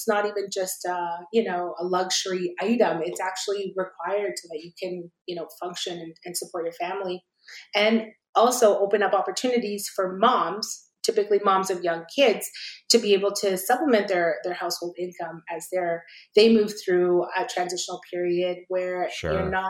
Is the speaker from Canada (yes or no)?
yes; Edmonton, Alberta, Canada; also born or lived in El Salvador; So I'm originally from El Salvador. That's in Central America, the smallest country. And I came to Canada as a child refugee when I was only 7 years old. So I grew up in Edmonton